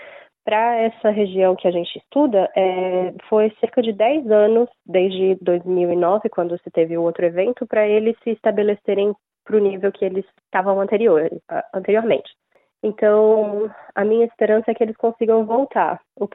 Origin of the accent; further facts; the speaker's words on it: Santa Catarina, Brazil; now in Australia; eu sou de Santa Catarina.